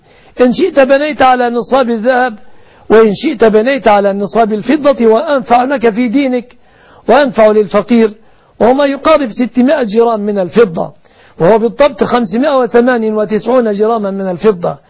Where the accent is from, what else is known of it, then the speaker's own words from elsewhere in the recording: Egypt; بلادنا مصر